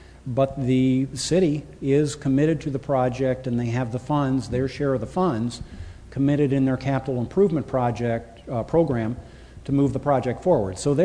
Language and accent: English; New England, United States; now in Virginia, United States; I came from New England, and I decided that the only two things that people are good at in New England are snow removal and fighting.